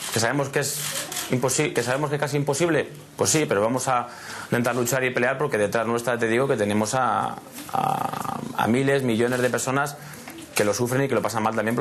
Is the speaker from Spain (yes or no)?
yes; Madrid, Community of Madrid, Spain; soy madrileño